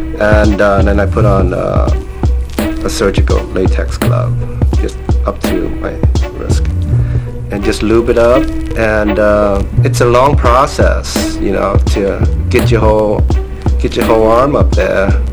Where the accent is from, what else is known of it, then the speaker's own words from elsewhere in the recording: Japan; I'm 30 years old and I'm from Japan. I'm an artist. I'm a performance artist.